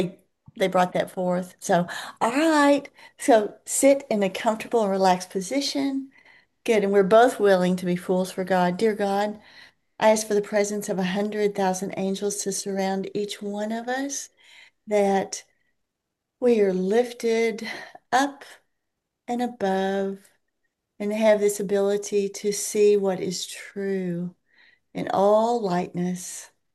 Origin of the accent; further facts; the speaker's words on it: United States; I live in Texas, so I'm an American.